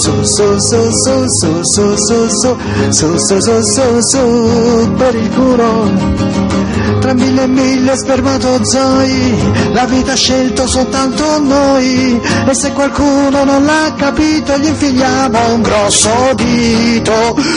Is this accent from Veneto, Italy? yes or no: no; Florence, Tuscany, Italy; io sono di Firenze